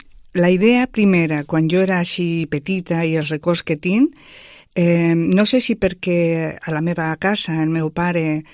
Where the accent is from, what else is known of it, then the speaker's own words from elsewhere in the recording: Calatayud, Aragon, Spain; also born or lived in Gallur; now in Lleida, Spain; Jo vaig néixer a un poble de l'Aragó, de Saragossa, es diu Gallur. Mai vaig estar allà perquè només va ser néixer allà, però m'he criat a Calatayud, en un altre poble de la part de Saragossa.